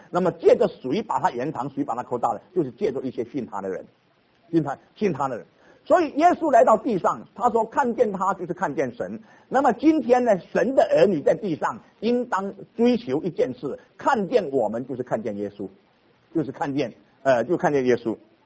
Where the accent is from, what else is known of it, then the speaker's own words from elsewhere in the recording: Fujian, China; 我想我们福建人有这个风俗